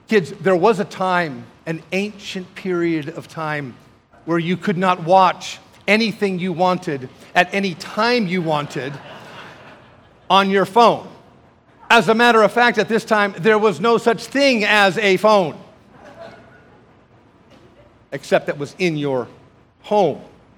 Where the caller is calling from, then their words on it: Idaho, United States; from Idaho